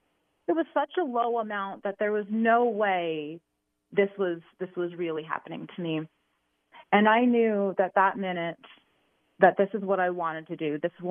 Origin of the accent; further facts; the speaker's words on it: Arizona, United States; I was born and raised in Arizona.